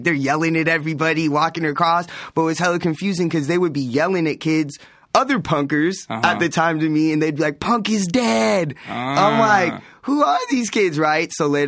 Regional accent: La Mirada, California, United States; born there; I was born in La Mirada, so next door, basically.

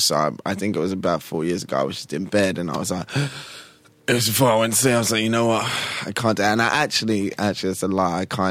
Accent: London, United Kingdom; You know, I grew up in Central and like around, you know, East and all around that. So I've seen different sides of London.

